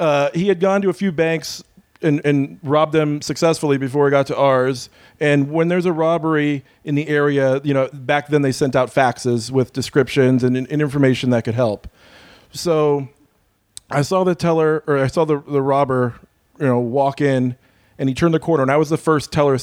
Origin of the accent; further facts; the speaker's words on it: Arcadia, California, United States; Arcadia. Arcadia. St. Gabriel Valley.